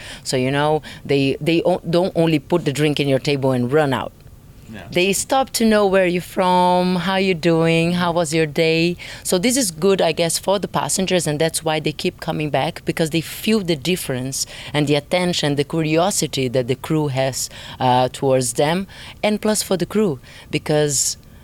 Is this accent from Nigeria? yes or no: no; Brazil; now in England; I am originally from Brazil, yes. I do live in England as well, but I am definitely Brazilian.